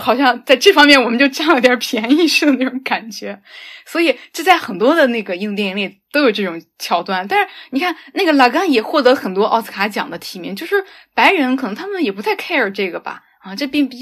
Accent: China; 因为我们中国人不会有那么疯狂。

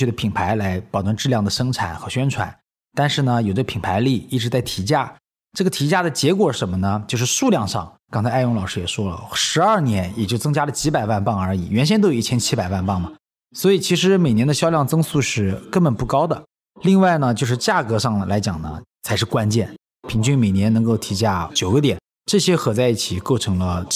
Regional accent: China; now in United States; 以我一个中国人的标准来讲，它是吃不下去的

